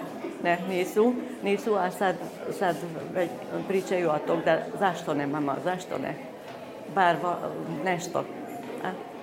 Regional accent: Tompa, Bács-Kiskun, Hungary; first language Bunjevac; Iz Tompe sam. Tu živim, tu sam i rodila. Išla sam u školu u Čikiri, tamo sam učila još bunjevči jezik.

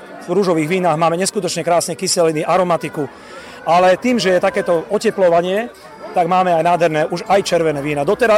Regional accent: Mýtna, Banská Bystrica Region, Slovakia; Pochádzam z regiónu Novohrad, to je mesto Lučenec a okres Lučenec a dedinka Mýtna.

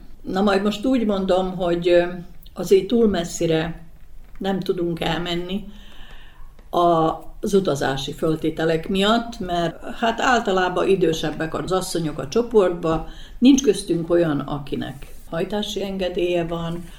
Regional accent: Csóka, Vojvodina, Serbia; born there; Az egyetlen kivétel Csóka, ahova eljárunk, mert én csókai születésű vagyok, és valahogy a szívem az hazahúz.

